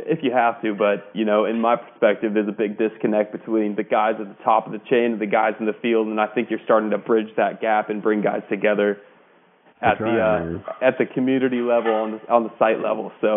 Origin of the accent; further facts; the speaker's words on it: Anaheim, California, United States; I'm actually from Anaheim, right there by Riverside.